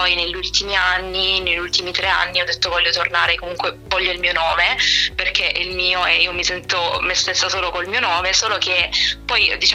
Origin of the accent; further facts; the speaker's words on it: Altamura, Apulia, Italy; now in Milan, Italy; io sono di Altamura in provincia di Bari, quindi sono super pugliese, così come già anticipato, solo che ormai vivo a Milano da 3 anni